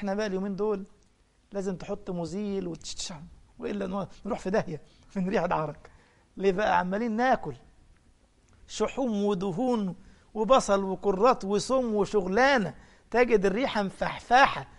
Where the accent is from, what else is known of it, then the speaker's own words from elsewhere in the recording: Egypt; مثلا إحنا عندنا في مصر يقول لك حيل